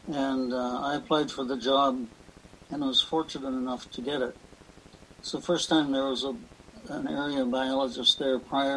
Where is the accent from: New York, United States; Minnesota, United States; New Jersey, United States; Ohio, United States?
Minnesota, United States; I was new to oceans, so I was from Minnesota.